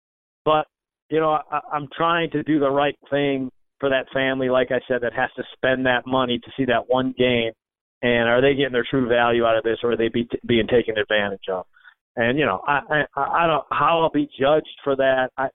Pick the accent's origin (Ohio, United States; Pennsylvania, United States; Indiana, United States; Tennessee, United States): Ohio, United States; Cleveland; Being born and raised in Cleveland, you could get away with the shit in Cleveland